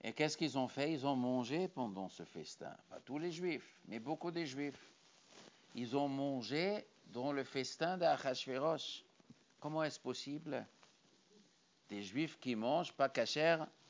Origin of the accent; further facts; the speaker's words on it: Morocco; Comme chez nous au Maroc